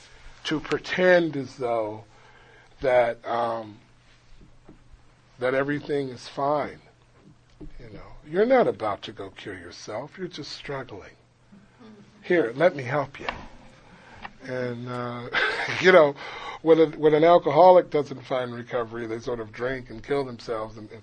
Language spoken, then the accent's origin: English; Los Angeles, California, United States; all of the insanity in the area where I grew up, I'm from South Central Los Angeles